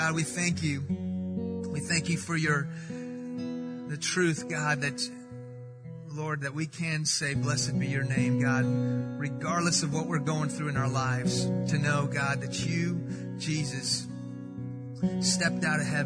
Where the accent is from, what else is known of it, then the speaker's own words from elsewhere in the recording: Houston, Texas, United States; I'm from Houston. This is where I was born.